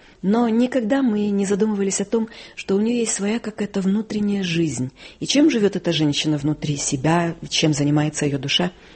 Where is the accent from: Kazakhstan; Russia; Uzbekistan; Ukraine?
Ukraine; Berdyansk, Zaporizhzhia Oblast; Я помню, она из Днепропетровска, мы жили в Бердянске